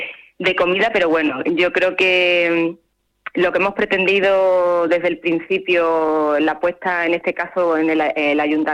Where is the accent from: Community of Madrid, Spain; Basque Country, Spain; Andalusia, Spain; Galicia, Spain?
Andalusia, Spain; Punta Umbría; ¿qué voy a decir yo de mi pueblo, no? De Punta Umbría, que es un paraíso en todos los aspectos.